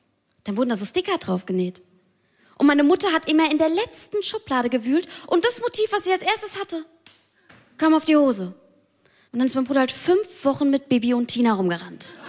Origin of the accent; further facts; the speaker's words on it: Mainz, Rhineland-Palatinate, Germany; Ich komme aus Mainz und ich bin 26 Jahre alt.